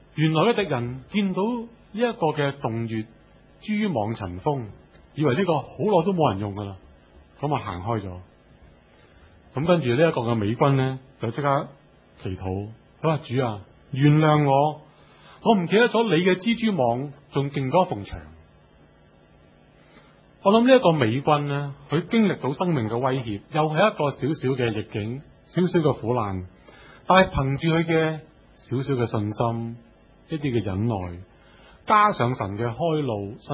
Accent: China; 我哋中国人好想一样嘢就系趋吉避凶

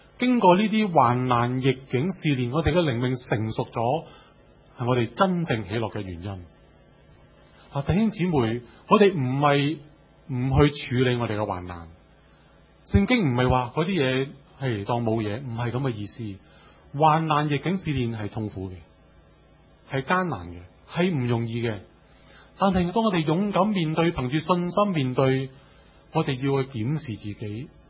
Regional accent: China; 我哋中国人好想一样嘢就系趋吉避凶

